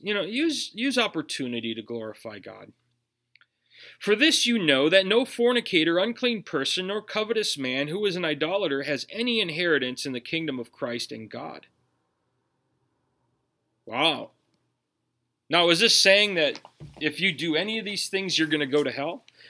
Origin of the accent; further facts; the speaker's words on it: Minnesota, United States; accent: Minnesotan; See, I'm from Minnesota, and we have Minnesotan accents, don't you know? Oofta. We say things that betray us. And so even though I live in this community, I didn't grow up around here.